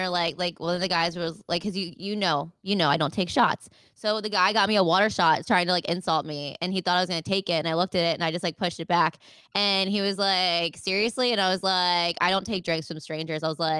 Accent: Baltimore, Maryland, United States; I was like, I'm from Baltimore. I don't have that.

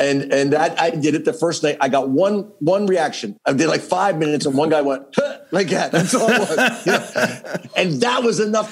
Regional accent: New Jersey, United States; I grew up in South Jersey, small town. It's very rural. They call it South Jersey, the northernmost part of Alabama. That's where I'm from.

